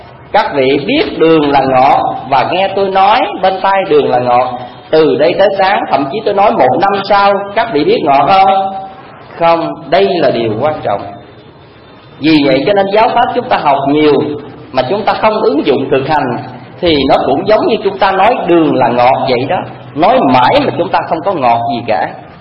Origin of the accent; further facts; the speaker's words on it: Mekong Delta, Vietnam; Tôi là người dân miền Tây